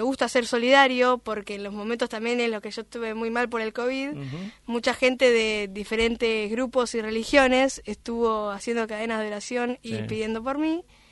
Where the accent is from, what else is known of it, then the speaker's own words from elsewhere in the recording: Argentina; Primero me estoy enfocando a estar acá en mi país, Argentina.